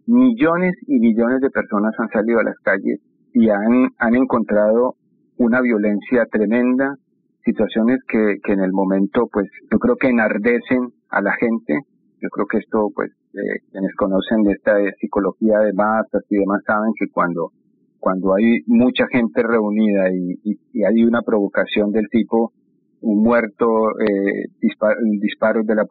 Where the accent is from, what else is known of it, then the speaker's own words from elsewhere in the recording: Colombia; yo creo que es un mensaje como colombiano, como latinoamericano, de rodear este país